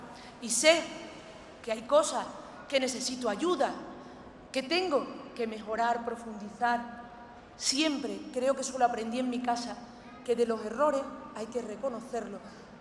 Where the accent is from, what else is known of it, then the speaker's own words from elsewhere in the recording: Andalusia, Spain; Soy andaluza y lo llevo a gala, orgullosa de mi tierra